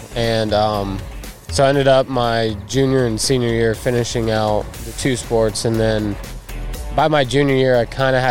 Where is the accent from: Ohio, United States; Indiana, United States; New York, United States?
Indiana, United States; born or raised there